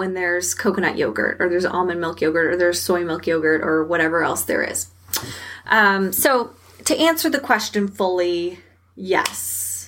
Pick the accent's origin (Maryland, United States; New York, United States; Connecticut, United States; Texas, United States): Texas, United States; because I'm from Texas and we eat a lot of red meat down here.